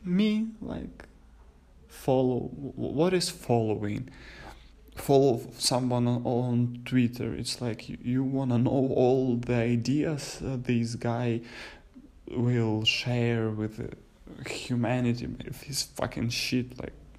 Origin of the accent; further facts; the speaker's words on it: Ukraine; English is a second language; now in Kyiv, Ukraine; I'm a guy from Ukraine, and I I'm 24 years old, and I'm like living with my family, with my mom and dad. And you know, I'm not native Kyiv citizen. You know, my parents came here when I was like 6 or 7 years old.